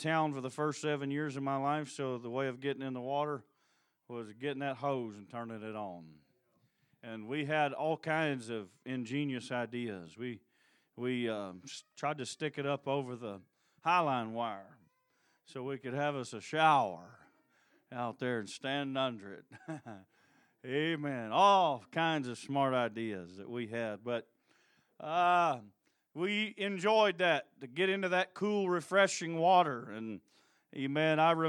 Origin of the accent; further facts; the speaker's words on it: Oklahoma, United States; And I grew up in Oklahoma, and I'm not terrified of them, but I have a healthy respect for them.